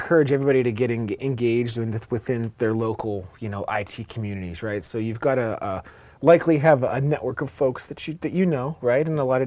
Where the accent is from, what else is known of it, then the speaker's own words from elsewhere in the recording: Pittsburgh, Pennsylvania, United States; from Pittsburgh, Pennsylvania.